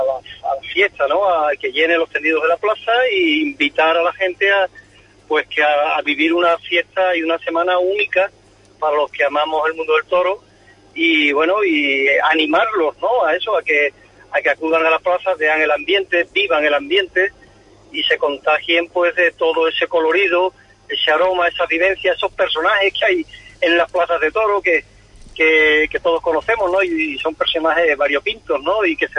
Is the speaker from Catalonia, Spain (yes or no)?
no; Huelva, Andalusia, Spain; born there; Yo nazco en Huelva